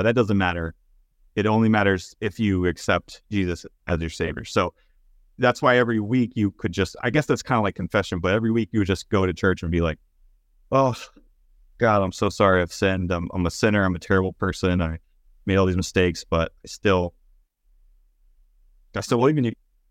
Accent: Texas, United States; At least I grew up in East Texas, where you basically have to be triple baptized just to exist.

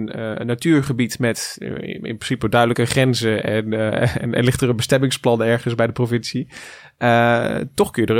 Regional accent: Goirle, North Brabant, Netherlands; born there; Ik ben geboren in Goorl

